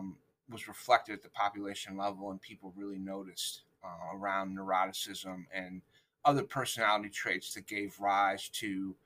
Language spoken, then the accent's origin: English; United States; I'm originally from the States, the U.S., so I came back here